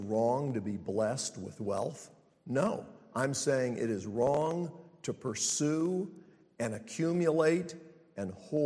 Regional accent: Charlotte, North Carolina, United States; I grew up in Charlotte without air conditioning

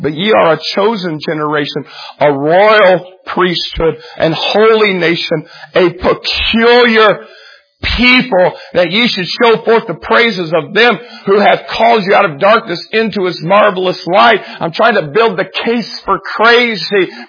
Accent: Jacksonville, Indiana, United States; I'm from Jacksonville, Indiana. A town of 1,500 people. We have one stoplight. There's no Mexicans.

